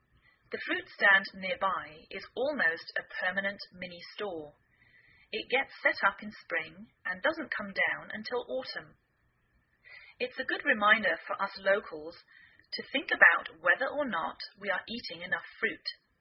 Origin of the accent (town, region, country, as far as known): England, United Kingdom; now in United States